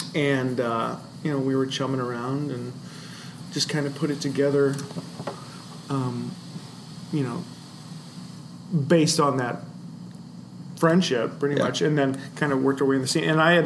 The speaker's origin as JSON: {"language": "English", "town": "Council Bluffs", "region": "Iowa", "country": "United States", "said": "No. Well, I'm from Council Bluffs."}